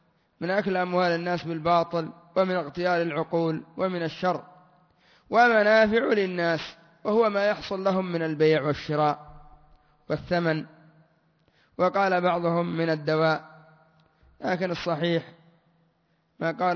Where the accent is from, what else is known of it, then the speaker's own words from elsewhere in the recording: Yemen; هنا عندنا في اليمن